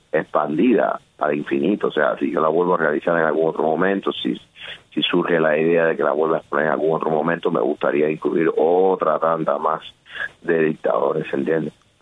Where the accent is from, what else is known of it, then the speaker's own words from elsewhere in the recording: Cuba; moved away; also born or lived in Europe; Bueno, yo la verdad es que yo no salí directamente de Cuba para los Estados Unidos.